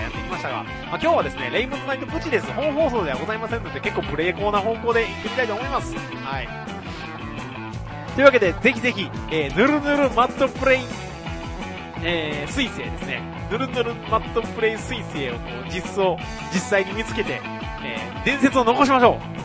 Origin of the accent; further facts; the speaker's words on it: Kagawa, Japan; now in Osaka, Japan; 私の地元香川県なんですけど、香川県では随分と夜空、星空星座とか全然見えるんです。ただまあ大阪に来るとですね、やはりどうしても星座とかは見づらいような